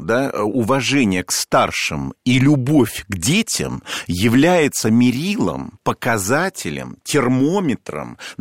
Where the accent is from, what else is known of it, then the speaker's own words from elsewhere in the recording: Moscow, Russia; Я вам честное слово скажу, что я в Москве, я москвич, я всю жизнь прожил здесь